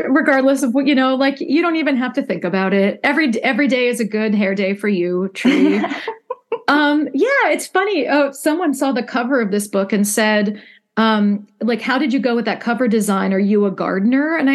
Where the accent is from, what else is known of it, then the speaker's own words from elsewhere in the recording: Midwest, United States; And that means as a poet, as a mom, as a Midwesterner, like all of the parts of myself that make me